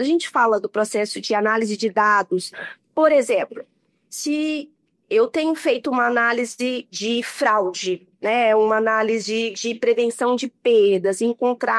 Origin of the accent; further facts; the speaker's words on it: Riacima, Minas Gerais, Brazil; accent: mineiro; É, todo mundo vai ver que eu sou mineira pelo sotaque, né? Então, eu cresci numa cidade bem pequenininha, que se chama Riacima, em Minas Gerais.